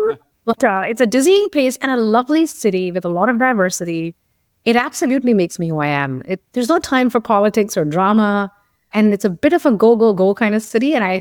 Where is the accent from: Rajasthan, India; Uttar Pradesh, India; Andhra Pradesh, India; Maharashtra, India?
Maharashtra, India; Mumbai; I grew up in Mumbai, or Bombay as it was known back then. The city of Mumbai shaped me